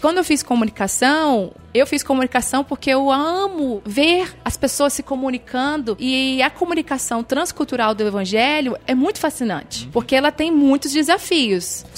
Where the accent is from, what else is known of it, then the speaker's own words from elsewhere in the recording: Vitória, Espírito Santo, Brazil; born there; Nascemos no Espírito Santo e eu nasci em Vitória, estão na Vitória do Espírito Santo.